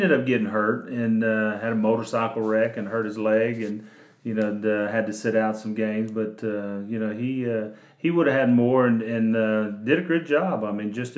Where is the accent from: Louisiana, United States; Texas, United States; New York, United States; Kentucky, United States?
Kentucky, United States; they find out I'm from Crittenden County.